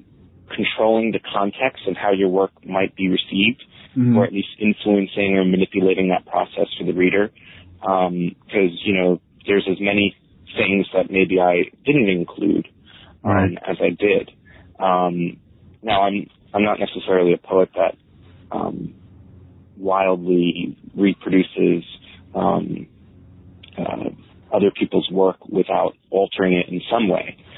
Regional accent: South Brunswick, New Jersey, United States; also born or lived in Staten Island; Born, but not raised. In Staten Island, but I grew up in New Jersey.

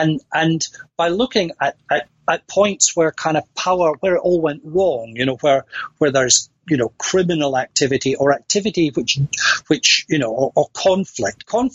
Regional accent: Scotland, United Kingdom; I'm a Scot. I read a lot of Scottish history.

